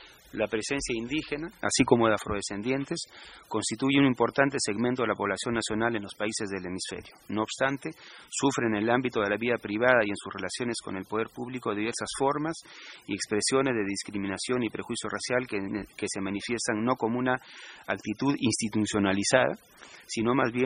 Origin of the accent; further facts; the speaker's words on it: Peru; desarrollado históricamente en mi país, constituye el rasgo característico de la peruanidad